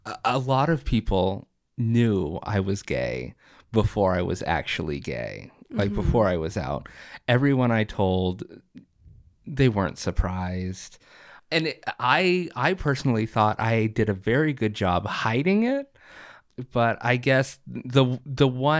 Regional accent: Cherryfield, Maine, United States; So I grew up in Cherryfield, Maine. The population is not very big.

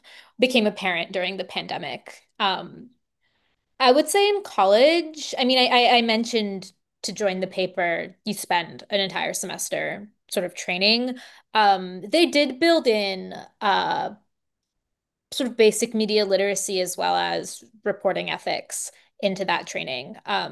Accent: Texas, United States; I'm from like a deep red part of Texas, that sort of lacks a local paper. I think there's sort of like an offshoot of the Houston Chronicle called the Conroe Courier that covers us

